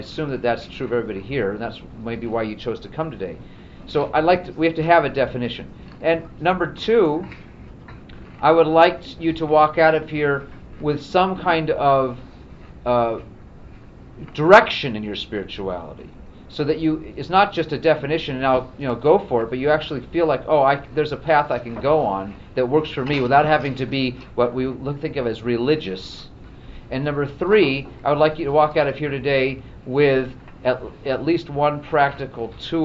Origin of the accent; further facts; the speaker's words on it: Tacoma, Washington, United States; I grew up in the West Coast in Tacoma, Washington, and I grew up pretty mainstream, not very practicing Jew.